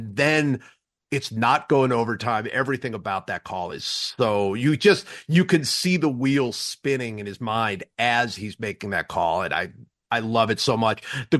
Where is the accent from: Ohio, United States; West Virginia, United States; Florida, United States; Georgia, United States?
Ohio, United States; Cleveland; I grew up completely a pro fan. I mean, that was growing up in Cleveland.